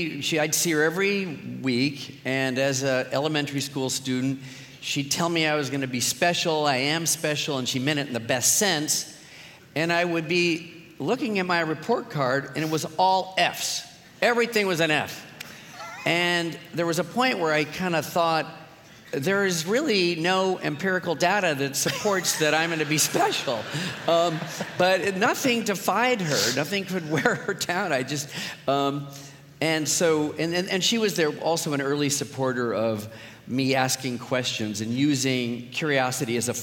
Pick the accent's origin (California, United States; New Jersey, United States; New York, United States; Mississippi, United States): California, United States; Los Angeles; So, first of all, I'm from Los Angeles. I'm from the San Fernando Valley, the flat part, the...